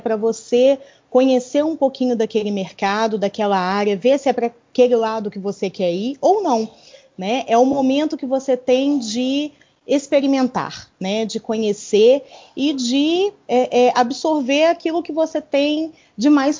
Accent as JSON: {"language": "Portuguese", "town": "Belo Horizonte", "region": "Minas Gerais", "country": "Brazil", "said": "Eu sou mineira, de Belo Horizonte."}